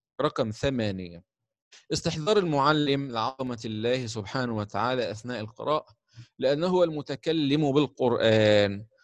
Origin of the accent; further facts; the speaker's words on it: Egypt; بيسموها عندنا في مصر ختم،